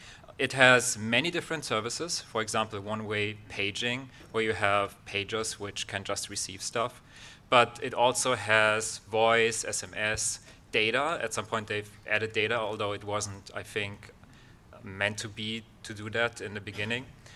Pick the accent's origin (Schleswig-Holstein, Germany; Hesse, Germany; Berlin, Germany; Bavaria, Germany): Bavaria, Germany; Munich; And we're both from Munich.